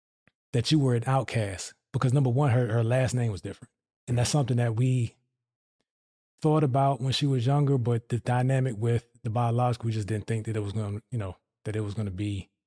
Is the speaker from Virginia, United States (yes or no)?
yes; Hampton Roads, Virginia, United States; I'm the area that I'm from Hampton Roads.